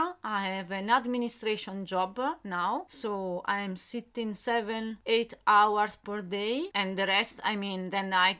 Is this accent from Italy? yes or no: yes; Italy; English is a second language; now in France; I'm 45. I'm originally from Italy and I live now in France.